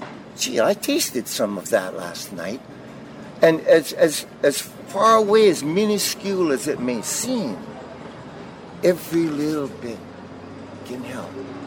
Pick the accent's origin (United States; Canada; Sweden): United States; Hawaii; born there; I was born in Hawaii, my mother's Hawaiian, Chinese and stuff, where I have various indigenous roots